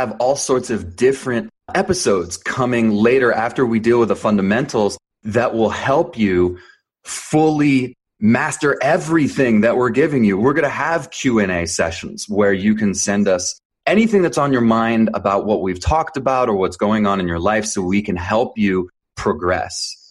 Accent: New Jersey, United States; also born or lived in Jerusalem, Israel; And so I was born in Jerusalem, Israel, but I grew up in New Jersey.

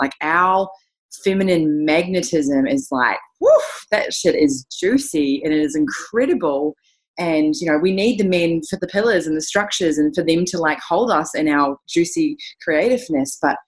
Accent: Gold Coast, Queensland, Australia; I come all the way from the Gold Coast of Australia. I am 31 years old.

